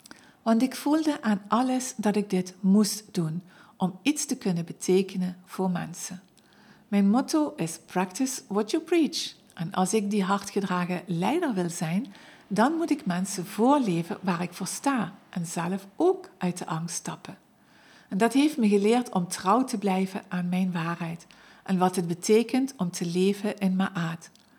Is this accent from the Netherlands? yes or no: yes; Limburg, Netherlands; accent: Limburgish; Ik bleef het maar uitstellen omdat ik bang was om af te worden gerekend op mijn Limburgse accent.